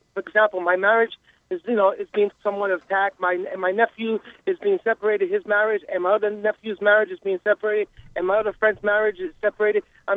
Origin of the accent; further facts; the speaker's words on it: Brooklyn, New York, United States; She's from Wisconsin, and I'm from Brooklyn